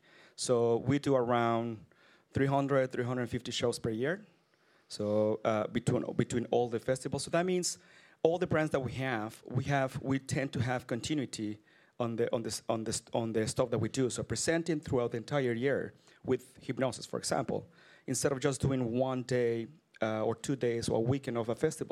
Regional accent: Mexico City, Mexico; I'm from Mexico City

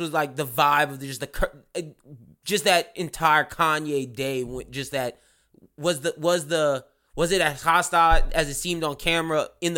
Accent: Louisiana, United States; Being that I'm from Louisiana, how was it when … came on hours after his arrest, man?

